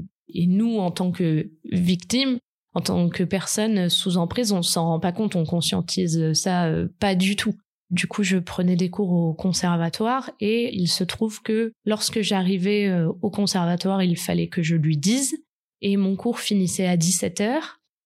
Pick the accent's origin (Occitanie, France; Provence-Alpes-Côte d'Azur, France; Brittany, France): Provence-Alpes-Côte d'Azur, France; J'ai 18 ans, je suis en terminale. Voilà, donc je viens de la Côte d'Azur